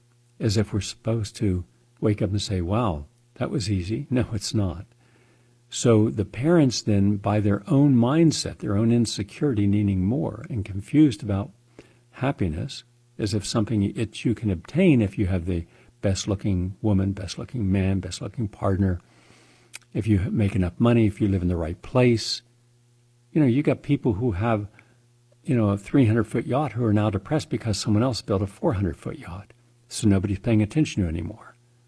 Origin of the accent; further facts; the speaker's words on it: West Virginia, United States; I would just say, I'm from West Virginia. I'm just here.